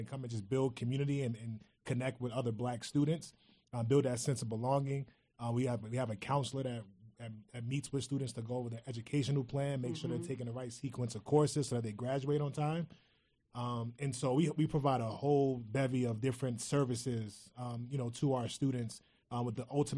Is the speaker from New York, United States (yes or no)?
yes; New York City, New York, United States; but personally as a Black man, my roots, I'm from Harlem, New York.